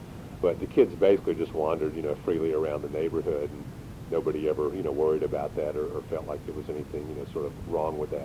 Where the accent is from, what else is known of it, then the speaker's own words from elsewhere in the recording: Chapel Hill, North Carolina, United States; But I really did enjoy growing up in Chapel Hill.